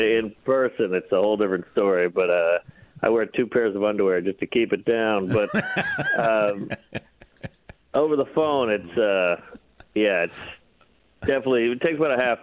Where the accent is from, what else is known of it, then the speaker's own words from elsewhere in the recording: New Orleans, Louisiana, United States; Yeah, I'm from New Orleans, so, getting a DUI there is like getting a bar mitzvah.